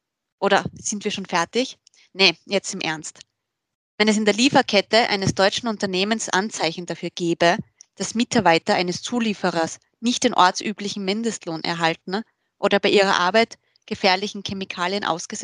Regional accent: Austria

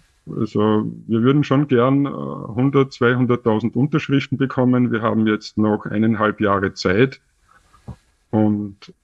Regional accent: Austria; Ich will als Österreicher in Österreich jagen

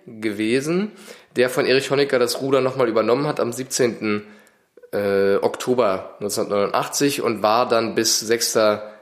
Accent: Kolobrzeg, West Pomeranian Voivodeship, Poland; born there; also born or lived in East Germany; Ich bin 81 Jahre alt, geboren 1937 in Kolberg, bin dann in der DDR Politiker gewesen

